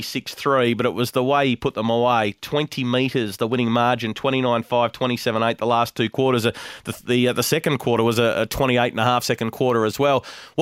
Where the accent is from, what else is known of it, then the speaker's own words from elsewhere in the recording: Canberra, Australian Capital Territory, Australia; I just made the move to Sydney after growing up in Canberra